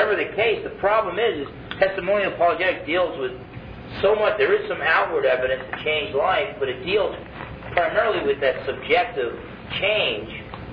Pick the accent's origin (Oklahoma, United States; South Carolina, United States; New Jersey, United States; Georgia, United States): New Jersey, United States; But they just thought it was neat that I came from New Jersey, that I used to be a Marine.